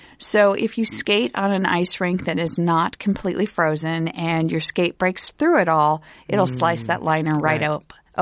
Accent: Ames, Iowa, United States; And I grew up in Ames, and one of the places we used to skate was at Homewood Golf Course under the stars

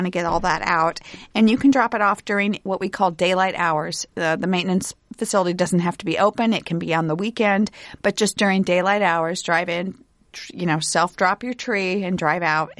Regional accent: Ames, Iowa, United States; And I grew up in Ames, and one of the places we used to skate was at Homewood Golf Course under the stars

